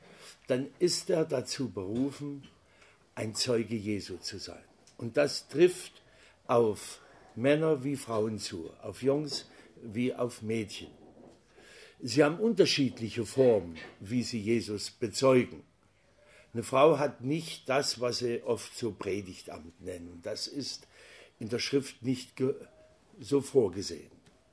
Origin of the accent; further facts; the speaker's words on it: Saxony, Germany; ich komme ursprünglich aus Sachsen und wer das so kennt, der weiß, die Sachsen, die haben viele so Weihnachtsbräuche.